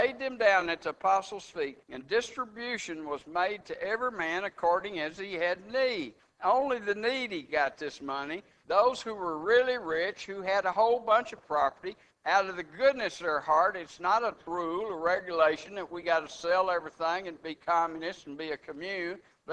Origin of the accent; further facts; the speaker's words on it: Texas, United States; Some people don't like Texans, especially don't like my accent, and so they might go to the end of the line.